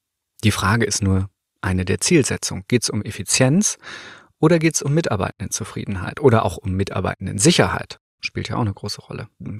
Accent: Northern Germany, Germany; Ich komme ja aus Norddeutschland

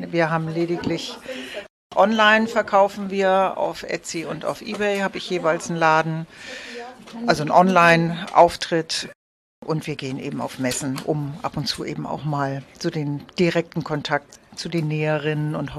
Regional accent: Hamburg, Germany; Ich komme aus Hamburg

